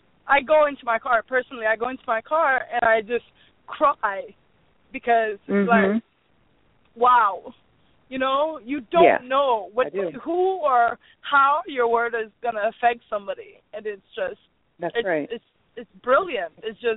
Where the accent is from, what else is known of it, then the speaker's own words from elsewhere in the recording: Haiti; what I grew up in Haiti about